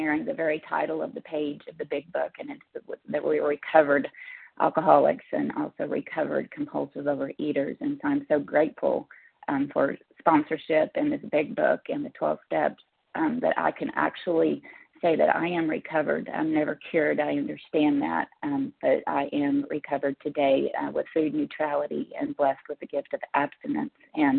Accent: Oklahoma, United States; I am from Oklahoma.

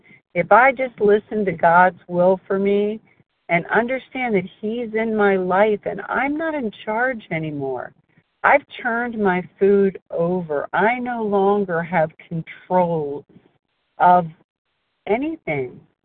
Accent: Delaware, United States; and I am from Delaware.

